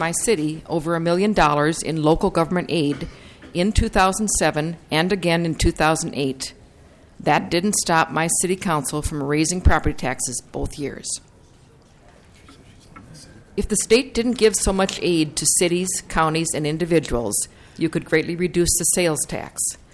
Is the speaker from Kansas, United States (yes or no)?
no; Brooklyn Center, Minnesota, United States